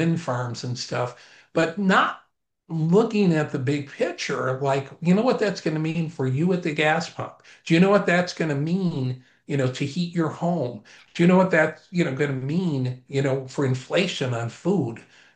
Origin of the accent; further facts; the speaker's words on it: Chicago, Illinois, United States; God rest his soul, John Coleman. I'm from Chicago.